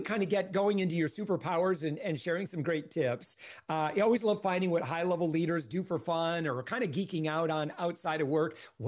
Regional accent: Kalamazoo, Michigan, United States; when growing up in Kalamazoo, Michigan for a year or so, or kind of West Michigan, we'd go to the Kalamazoo Wings games.

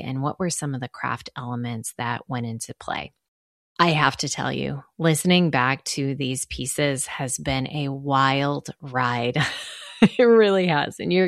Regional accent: Chicago, Illinois, United States; also born or lived in Massachusetts; sacrificed everything, emotionally and financially, to move my family from Massachusetts back to my hometown of Chicago and pursue my dreams.

